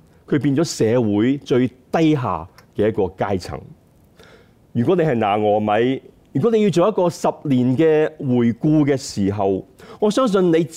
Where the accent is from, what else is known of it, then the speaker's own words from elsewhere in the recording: Guangdong, China; 就好像我们广东人说顺德是什么鱼米之乡的意思